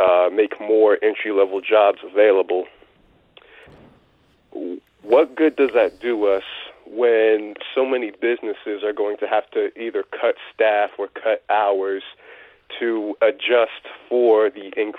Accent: New Jersey, United States; Hi, Jay. I'm from New Jersey. We just elected a rather left-leaning governor.

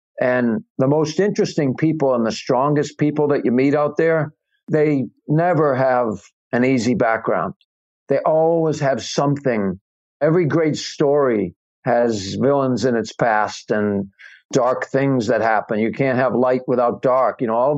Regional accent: New England, United States; All right, so I'm from New England. I'm a Patriots fan, right? We're taught to hate the Mannings, right?

